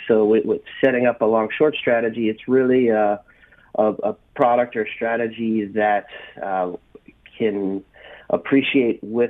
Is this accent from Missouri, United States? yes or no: yes; St. Louis, Missouri, United States; I'm originally from St. Louis, Missouri.